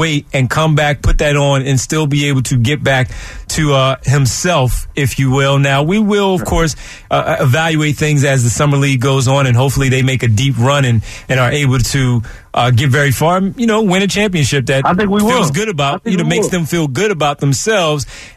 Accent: Wynnefield, Pennsylvania, United States; Let's start things off in Winfield, my hometown, my part of town.

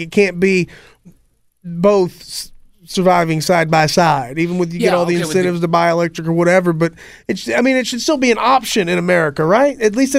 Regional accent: United States; I don't lean either way. I'm American.

